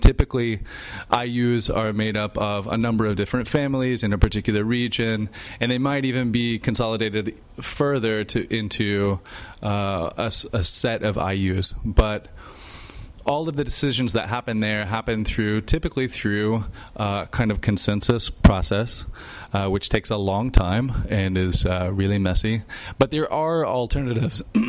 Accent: Midwest, United States; I didn't actually grow up here on the West Coast. I grew up in the Midwest.

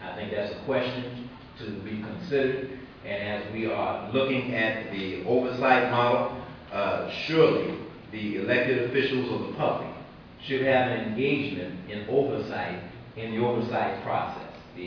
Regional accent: Oakland, California, United States; from Oakland, California.

